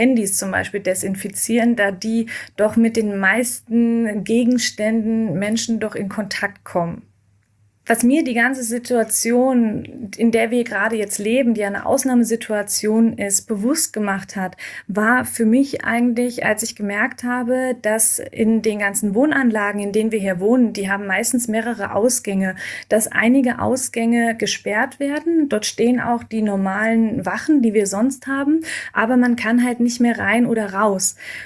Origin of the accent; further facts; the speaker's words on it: Germany; ich bin auch Deutsche